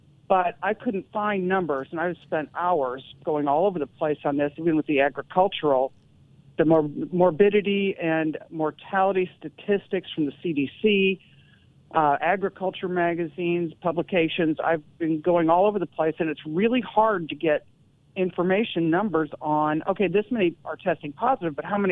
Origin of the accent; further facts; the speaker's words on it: Storm Lake, Iowa, United States; I grew up in near Storm Lake, which is northwest Iowa, Buena Vista County